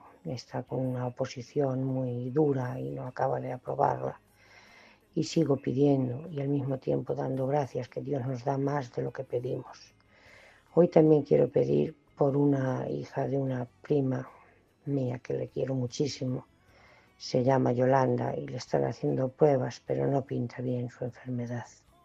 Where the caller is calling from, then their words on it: A Coruña, Galicia, Spain; Yo te llamo desde La Coruña